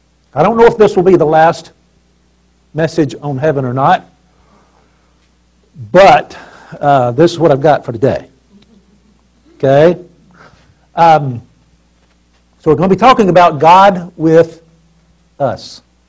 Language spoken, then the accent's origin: English; Mississippi, United States; see, I'm from Mississippi.